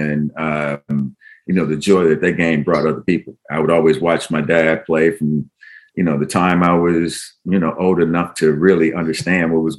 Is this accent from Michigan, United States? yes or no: yes; Flint, Michigan, United States; And, believe me, growing up in Flint, there's a lot of hurdles and challenges.